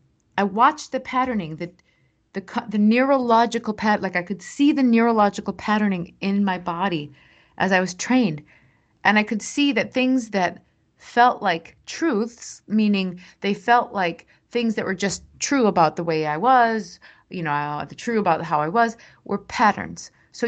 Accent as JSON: {"language": "English", "region": "Minnesota", "country": "United States", "tie": "born there", "said": "I was born in Minnesota in the winter."}